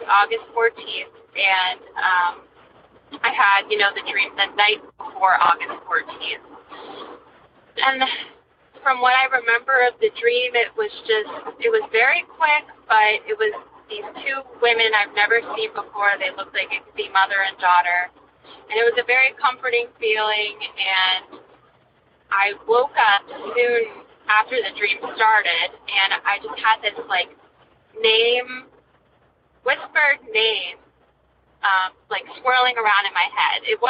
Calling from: New Hampshire, United States; I'm calling from New Hampshire.

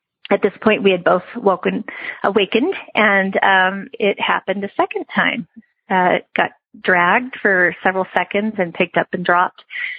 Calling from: Idaho, United States; I'm calling from Idaho.

